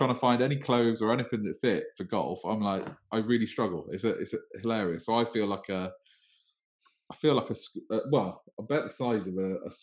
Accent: West Midlands, United Kingdom; accent: Brummie; because I'm not originally from the Southwest. I'm from the Midlands, the West Midlands. And my nan still lives up there. So every time I speak to her on the phone, I go full Brummie.

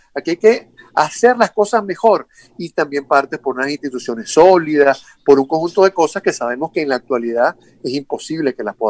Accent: Venezuela; Los únicos que hablamos de rentismo somos los venezolanos

